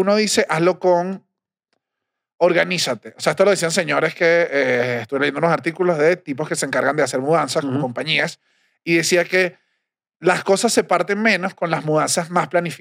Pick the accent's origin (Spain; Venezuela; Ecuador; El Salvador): Venezuela; moved away; Yo me fui de Venezuela sin nada.